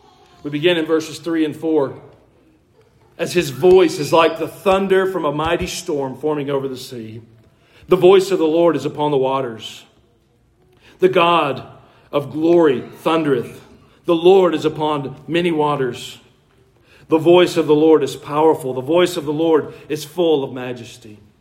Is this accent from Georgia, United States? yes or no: yes; Georgia, United States; now in Middle Tennessee, United States; I had to get used to that when I moved here. Growing up in Georgia, it was Lebanon.